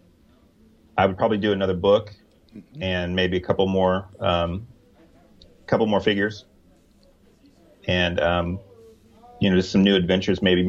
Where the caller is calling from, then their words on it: Addison, Texas, United States; I am from Dallas, Texas right now. Correctly, I'm from Addison, Texas right now, so where the Plaid Hat headquarters are.